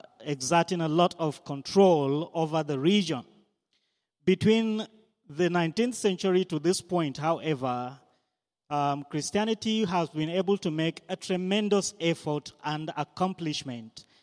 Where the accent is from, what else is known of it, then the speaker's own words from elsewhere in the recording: Nigeria; You have heard that I am from Nigeria